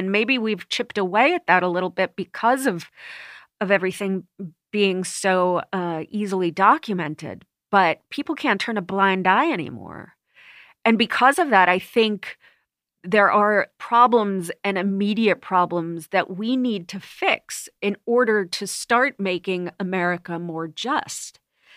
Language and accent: English; New York City, New York, United States; And Bensonhurst.